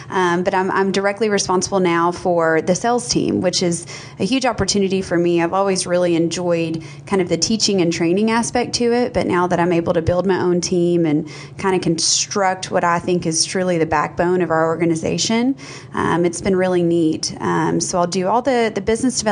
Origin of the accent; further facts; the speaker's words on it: West Monroe, Louisiana, United States; So in my hometown, I'm from a podunk town in Louisiana called West Monroe, Louisiana, about 4 hours from here.